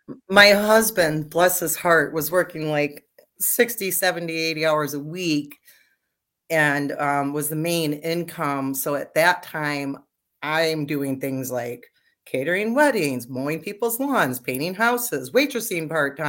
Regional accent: Illinois, United States; We have a large family. I'm from Illinois

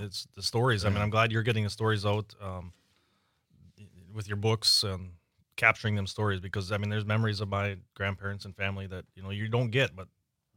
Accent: Kewaunee, Wisconsin, United States; Kewaunee, yep. Yes. Yeah, we're all from Kewaunee.

